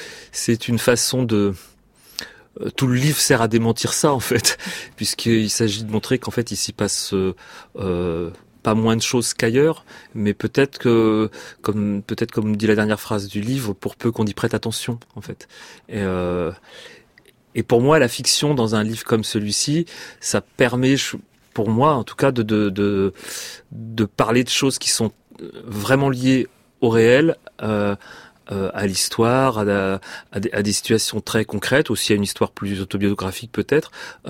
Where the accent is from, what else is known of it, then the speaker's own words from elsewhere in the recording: Centre-Val de Loire, France; je me suis quand même beaucoup servi du lieu de mon enfance, en Touraine.